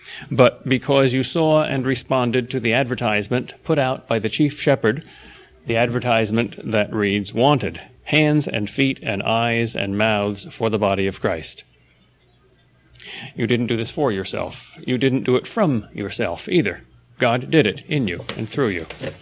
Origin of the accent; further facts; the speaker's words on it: New York, United States; it's because I was born and brought up near New York City, which has such a short attention span